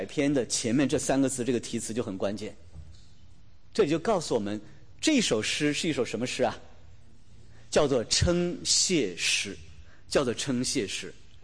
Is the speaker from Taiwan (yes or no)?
no; China; 在我们中国人的传统文化当中，在每一个民族的传统文化当中都讲到感恩乃是一种的美德